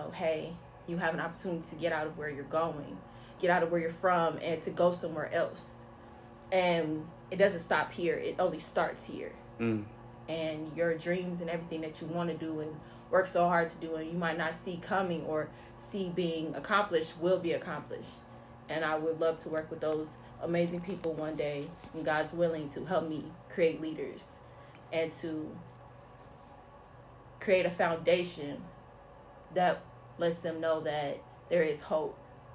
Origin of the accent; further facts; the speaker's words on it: Cincinnati, Ohio, United States; I am from Cincinnati, Ohio.